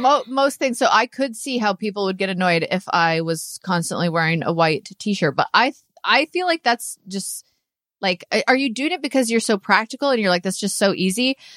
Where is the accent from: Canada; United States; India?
Canada; I'm Canadian.